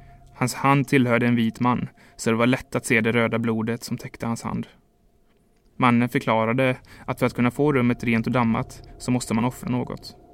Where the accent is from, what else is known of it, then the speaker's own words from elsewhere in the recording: Brampton, Ontario, Canada; now in Ottawa, Canada; Speciellt sedan jag flyttade till Ottawa. Men nu är jag tillbaka hemma i Brampton med min pappa.